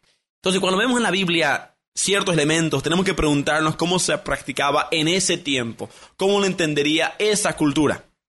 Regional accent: Bolivia; Porque yo conozco las bodas en mi país, en Bolivia, he ido a otras bodas en Sudamérica y también he ido a bodas en Estados Unidos.

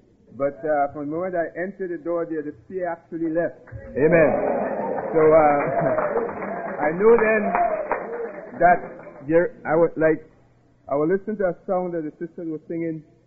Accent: Trinidad & Tobago; moved away; also born or lived in Canada; Like originally, I am from Trinidad, see. I left Trinidad about 1971 and I went to Canada.

